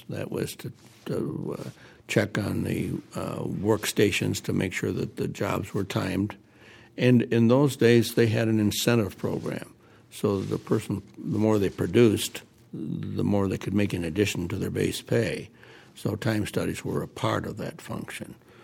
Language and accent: English; Ann Arbor, Michigan, United States; I am a longtime resident of Ann Arbor, often referred to as a townie. I was raised and schooled in Ann Arbor.